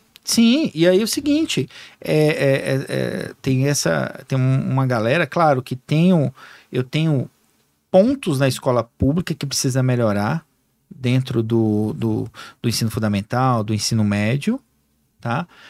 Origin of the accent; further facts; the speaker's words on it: Gama, Federal District, Brazil; Não, estudei no Gama. Eu morei minha vida toda no Gama, né?